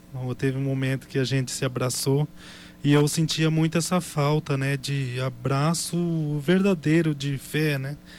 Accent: Itamarati, Mato Grosso do Sul, Brazil; Eu sou de Itamaraty, só que eu fiz o acampamento por Laguna Carapã.

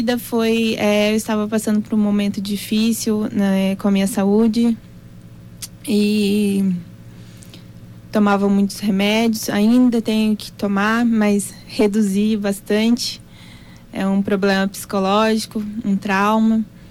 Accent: Naviraí, Mato Grosso do Sul, Brazil; moved away as an adult; now in Dourados, Brazil; É, eu vim de Naviraí pra cá, pra Dourados. Moro aqui faz 2 anos. Vim pra estudar e trabalhar.

